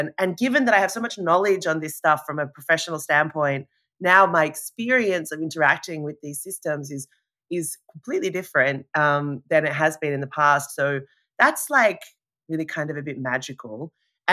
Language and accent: English; Sydney, New South Wales, Australia; but I've lived abroad for the last decade in different places. And I've just returned back to the place where I was born, which is Sydney, Australia.